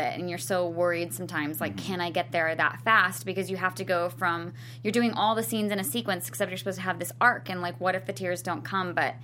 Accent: Virginia, United States; Maybe not in the summer though, because I'm from Virginia

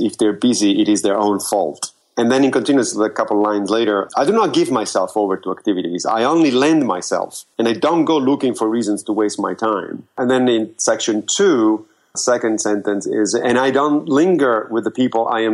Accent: Rome, Lazio, Italy; First of all, I grew up in Rome.

